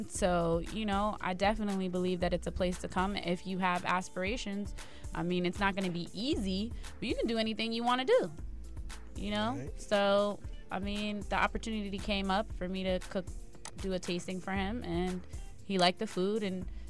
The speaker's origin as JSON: {"language": "English", "town": "Los Angeles", "region": "California", "country": "United States", "also_born_or_lived": "Seattle", "lives_now": "New York, United States", "said": "Originally Los Angeles, but I moved here from Seattle, Washington."}